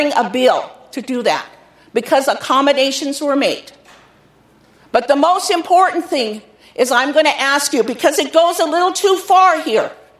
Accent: United States; yes, I'm a Christian. I'm American Indian. I'm a Christian. I'm a Crow woman.

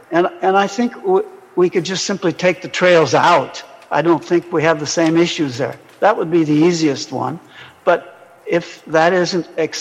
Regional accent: Billings, Montana, United States; I am from Billings, Montana, 2739 Gregory Drive South.

